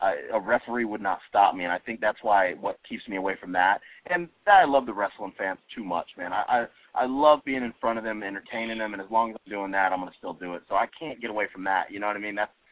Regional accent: Orlando, Florida, United States; like, Orlando, my hometown, man.

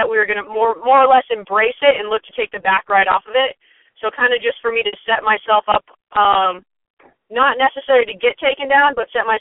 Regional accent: Arizona, United States; I fought in Arizona, you know, hometown girls, but we're both from Arizona, so it's not the same, you know.

